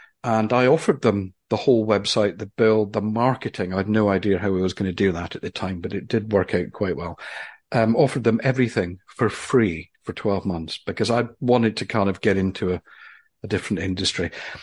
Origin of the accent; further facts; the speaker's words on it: Aberdeen, Scotland, United Kingdom; now in London, United Kingdom; I am currently in London. It's very wet this morning, but it's not too cold. But then I'm from Aberdeen in Scotland, the northeast of Scotland.